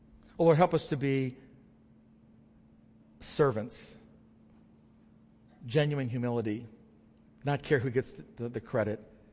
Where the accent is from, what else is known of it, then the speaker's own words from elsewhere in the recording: United States; because we're American and we have to perform.